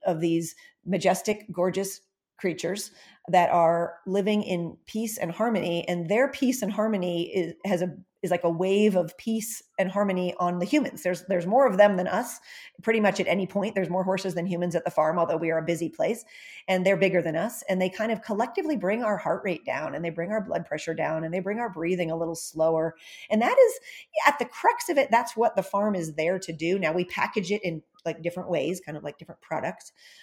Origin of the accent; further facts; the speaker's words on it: San Diego, California, United States; my hometown of San Diego had in a way with the racetrack. And myself, as a horse girl in San Diego, I knew of the racetrack, but I didn't understand it.